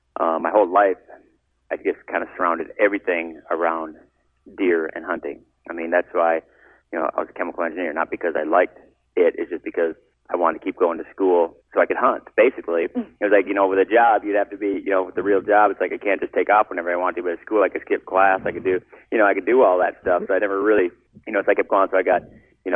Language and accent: English; Minnesota, United States; we're from Minnesota, but the first place I bought was in Kansas